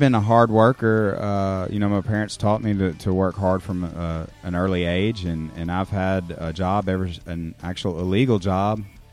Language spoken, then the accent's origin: English; Bartlett, Tennessee, United States; born there; I was born in Bartlett, Tennessee, a suburb right outside of Memphis.